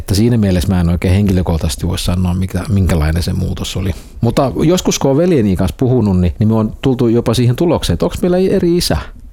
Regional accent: Turku, Southwest Finland, Finland; Mä oon kotoisin Turusta, eli on syntysi Kivikartion tiellä Turussa asfaltin keskellä.

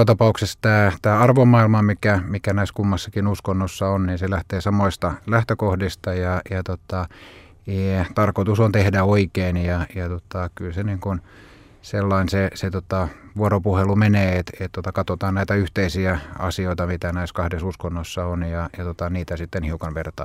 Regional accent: Turku, Southwest Finland, Finland; olen Turusta. On meidän perheen ainoa henkilö, joka puhuu Turun murretta. Vanhemmat on eteläpohjalaisia ja vielä veljenikin on syntynyt Vaasassa.

